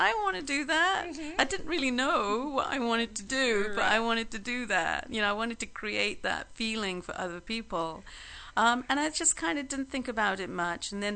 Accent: Southampton, South East England, United Kingdom; now in New York, United States; I actually, as you said, I'm of Indian descent, so I actually moved to England when I was around seven, eight. And we moved straight to Southampton, which is now I can say this, which is where the Titanic left.

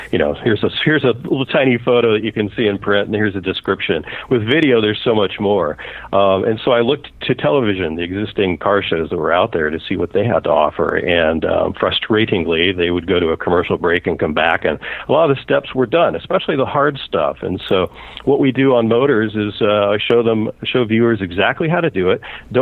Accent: Seattle, Washington, United States; Actually, I grew up in the Seattle area and moved down here.

